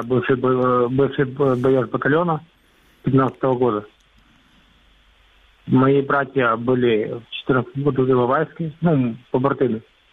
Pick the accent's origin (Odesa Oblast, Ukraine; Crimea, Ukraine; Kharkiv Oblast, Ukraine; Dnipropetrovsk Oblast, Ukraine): Odesa Oblast, Ukraine; Odesa; Я с Одессы, я сам боец батальона «Донбасс».